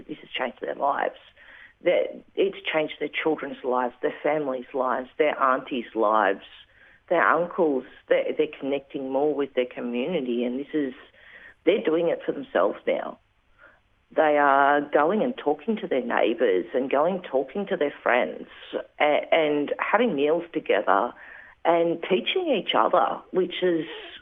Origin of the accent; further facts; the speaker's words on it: Northern Territory, Australia; I came from Central Northern Territory, so where there is a lot of culture and traditional ways.